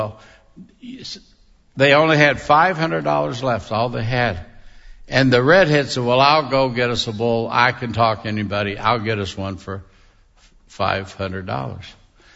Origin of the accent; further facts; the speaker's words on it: Kentucky, United States; I'm from Kentucky, and they call me hillbilly.